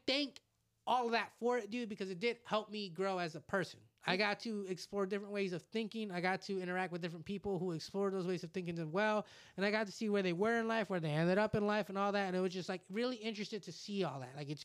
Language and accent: English; El Salvador; Because I speak Spanish. So I'll be able to read, understand, and I get that. I kind of get the culture because I'm from El Salvador.